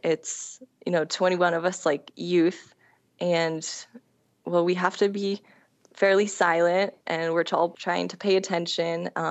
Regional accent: Oregon, United States; In the mountains around my hometown in Oregon, I saw decreased level snowpacks year after year

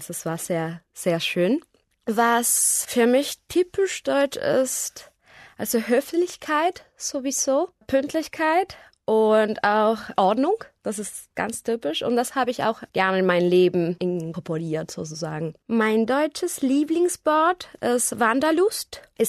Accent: Argentina; German is a second language; Ich komme aus Argentinien. Ich bin 1990 geboren und ich bin Studentin. Ich lerne Deutsch

